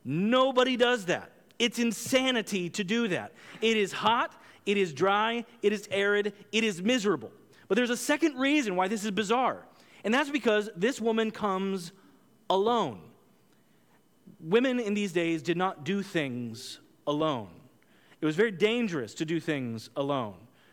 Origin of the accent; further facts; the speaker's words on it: United States; also born or lived in Italy; I had seen it, and as an American, I love gelato